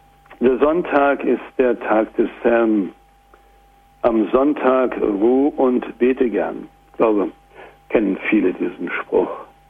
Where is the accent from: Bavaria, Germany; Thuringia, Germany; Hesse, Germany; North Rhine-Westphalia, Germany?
Thuringia, Germany; Im Eichsfeld, wo ich herkomme, kann ich mich erinnern, wurde ein Haus gebaut.